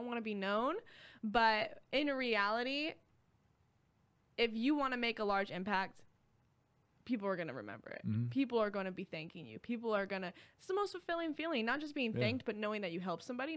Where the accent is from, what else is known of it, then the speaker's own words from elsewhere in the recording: United States; born there; Part of luck was the fact that I was born in America, very blessed.